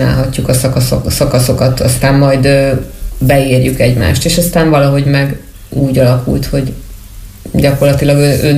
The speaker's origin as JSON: {"language": "Hungarian", "region": "Great Hungarian Plain", "country": "Hungary", "tie": "born or raised there", "said": "ugye az Alföldön nőttem fel, tehát ott viszonylag kevés a hegy"}